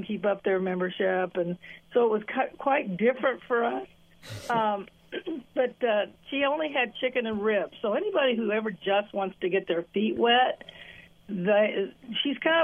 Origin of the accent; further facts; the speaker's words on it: Kansas City, Missouri, United States; But, you know, we're from Kansas City, so I mean, we're the brisket capital of the world.